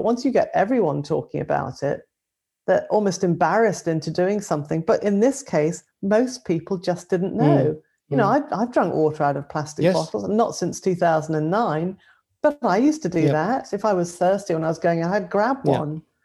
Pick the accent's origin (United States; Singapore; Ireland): Singapore; moved away; when I was young, we grew up in Singapore before Singapore became as clinically clean as it is these days.